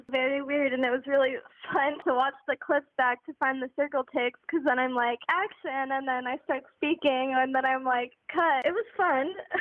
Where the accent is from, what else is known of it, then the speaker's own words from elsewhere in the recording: Apple Valley, California, United States; I'm from Apple Valley, California.